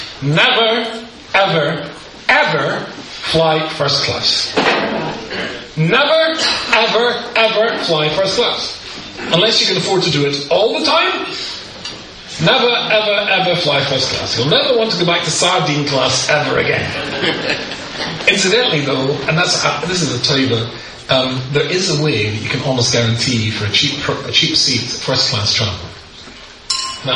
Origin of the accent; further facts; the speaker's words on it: United Kingdom; I was listening to Schubert's string quartet in C major, but I'm British and cultured.